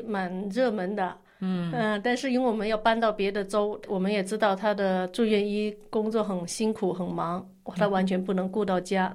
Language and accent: Chinese; Guangdong, China; 因为我是潮汕人，所以我知道先生娘的意思。